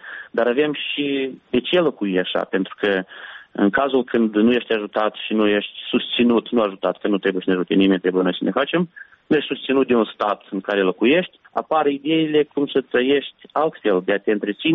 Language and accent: Romanian; Călărași, Călărași District, Moldova; Eu sunt originar din Călăraș